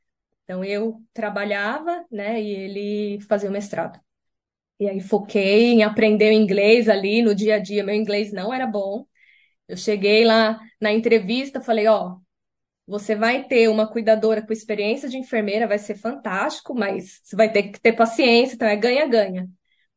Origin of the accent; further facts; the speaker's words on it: São Paulo, Brazil; now in New Zealand; mas será que a gente, como paulista, vai aguentar aquele frio, né?